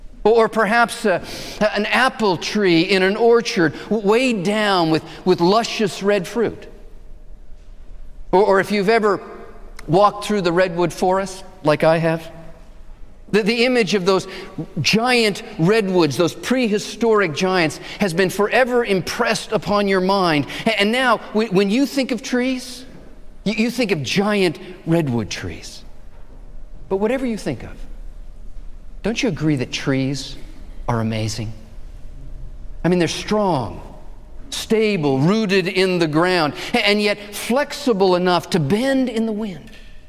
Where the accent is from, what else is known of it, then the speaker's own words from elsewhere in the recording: Arizona, United States; Maybe a tumbleweed blowing across the desert floor, a sight I saw thousands of times growing up in Arizona.